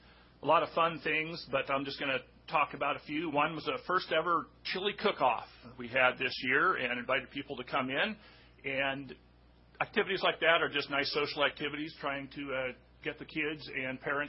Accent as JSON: {"language": "English", "town": "Soldotna", "region": "Alaska", "country": "United States", "tie": "born there", "said": "I was born in Soldotna and graduated from Manilchik School."}